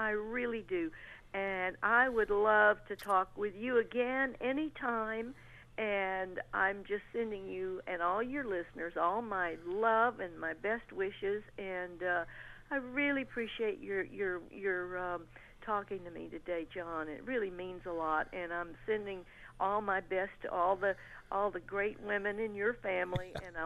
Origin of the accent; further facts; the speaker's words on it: Alabama, United States; But I, as a child, this is growing up in Alabama, I was always fascinated with the land of the midnight sun and reindeers.